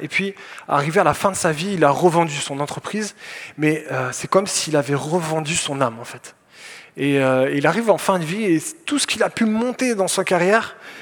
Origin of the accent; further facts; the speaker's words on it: Lyon, Auvergne-Rhône-Alpes, France; Alors, moi je viens de Lyon avec une petite équipe